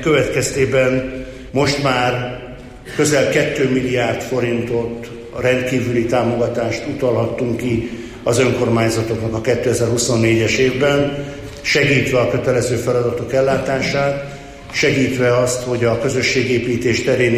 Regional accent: Transdanubia, Hungary; Én magam dunántúli vagyok

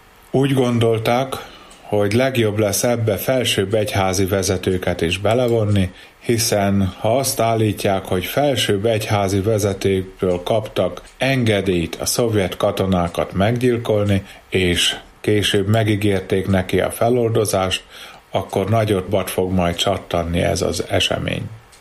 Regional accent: Jászboldogháza, Jász-Nagykun-Szolnok, Hungary; Közigazgatásilag a Jászberényhegy tartozó Boldogházán születtem. Berényből vonattal jártak ki a ferencesek misézni hozzánk.

